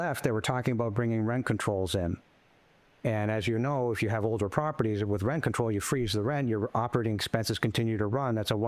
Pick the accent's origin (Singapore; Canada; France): Canada; moved away as an adult; now in United States; I'm Canadian